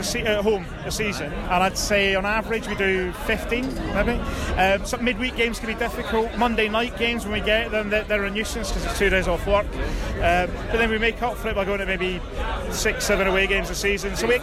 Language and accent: English; Clydebank, Scotland, United Kingdom; Now, I'm from Clyde Bank near Glasgow, and Clyde Bank were sponsored in the 90s